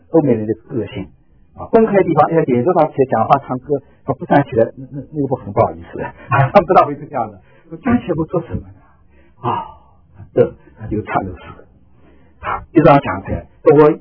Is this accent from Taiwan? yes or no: no; China; 我是一个 old and big country 的中国那么大的国家，古老国家里出来的，从来不知道耶稣的